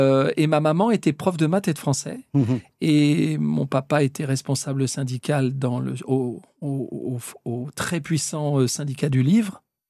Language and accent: French; Le Havre, Normandy, France; born there; puisque moi je suis né au Havre et mes parents ont vécu jusqu'à leur mort là-bas